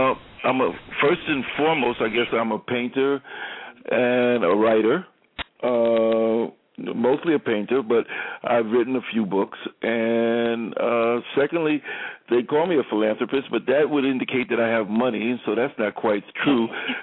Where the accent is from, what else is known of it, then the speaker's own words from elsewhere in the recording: Queens, New York, United States; I hail from Queens, but I've lived in Brooklyn, I guess, for probably the last 30 years